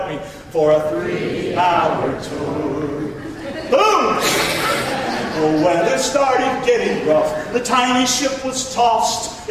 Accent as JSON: {"language": "English", "town": "Rockingham", "region": "North Carolina", "country": "United States", "said": "I'm from Rockingham, North Carolina. Little old hole in the road."}